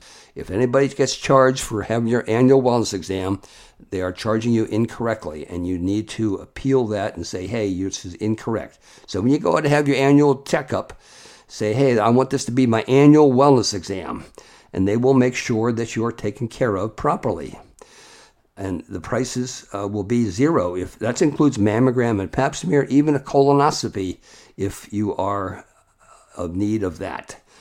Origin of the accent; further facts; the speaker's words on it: Delaware, United States; Remember, I was from Delaware, I told you originally. I went to the University of Delaware.